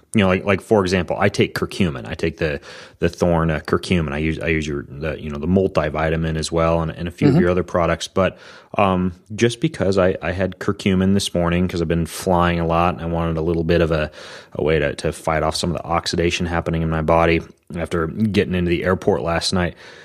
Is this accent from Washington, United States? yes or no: yes; Spokane, Washington, United States; Where'd you practice, Alan? Weren't you right around here in my hometown?